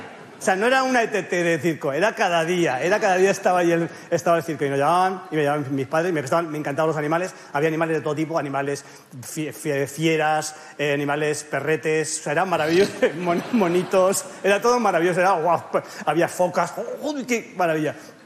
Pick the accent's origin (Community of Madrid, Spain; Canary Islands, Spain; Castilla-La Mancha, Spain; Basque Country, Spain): Community of Madrid, Spain; Madrid; En mi pueblo, en mi barrio, Carabanchel, de que los niños dijéramos tacos, estaba bien, era gracioso.